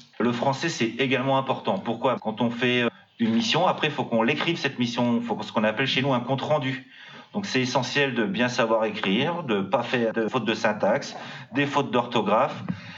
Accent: Grand Est, France; Oui, moi je suis de la Lorraine.

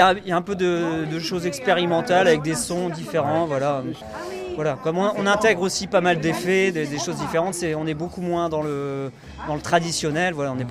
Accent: Cessières, Hauts-de-France, France; Nous, on vient de Laon.

